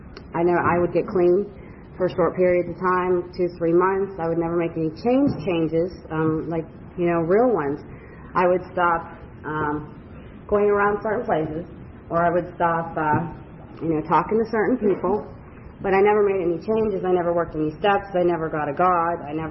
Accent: Minneapolis, Minnesota, United States; I grew up north in Minnesota, Minneapolis, and like it seemed like everybody up there was German and blonde.

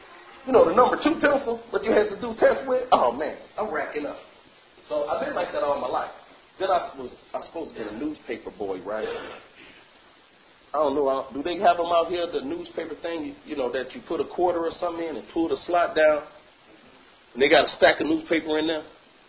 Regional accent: Chicago, Illinois, United States; when I came in Narcotics Anonymous, I told you I'm from Chicago. I've been a hustler all my life.

